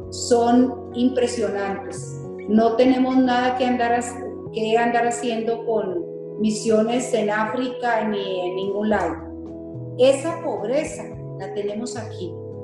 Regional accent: Chihuahua, Mexico; Vamos a devolverles la esperanza de que somos hermanos, que somos de Chihuahua y que estamos trabajando juntos.

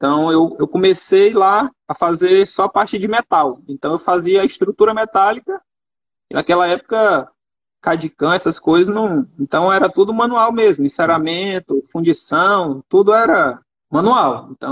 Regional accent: Maranhão, Brazil; E eu, como maranhense, já sofrido dos picolés

